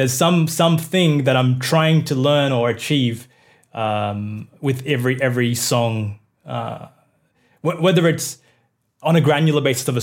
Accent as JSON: {"language": "English", "country": "Australia", "tie": "born or raised there", "said": "like my upbringing as a Indian person in Australia."}